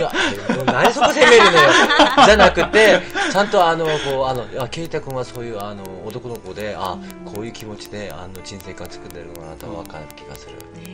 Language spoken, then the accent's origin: Japanese; South Korea; Japanese is a second language; 私が喋ると韓国の言葉喋るじゃないですか、そうすると韓国人なんですよねって、あ、韓国人です